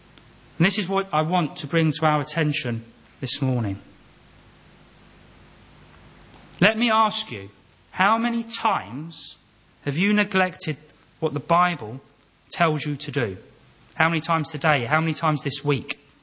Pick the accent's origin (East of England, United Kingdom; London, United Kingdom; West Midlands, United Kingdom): London, United Kingdom; back in my hometown of London.